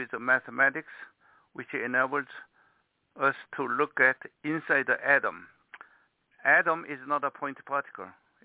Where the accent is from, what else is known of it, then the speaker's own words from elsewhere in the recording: South Korea; English is a second language; now in United States; Okay, I came from Korea.